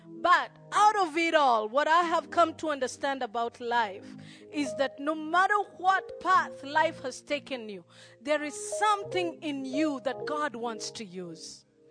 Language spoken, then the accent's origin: English; Nairobi, Kenya; As I said, I was born and raised in Nairobi. I'm the last born of 8 siblings.